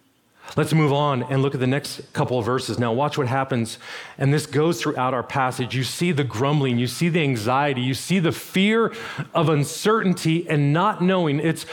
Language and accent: English; Las Vegas, Nevada, United States; I grew up in the desert. I grew up in Las Vegas.